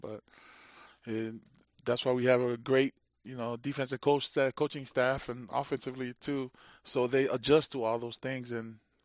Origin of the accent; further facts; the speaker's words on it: Hawaii, United States; moved away; because growing up in Hawaii is always breezy and it's cool. I moved out to East Coast.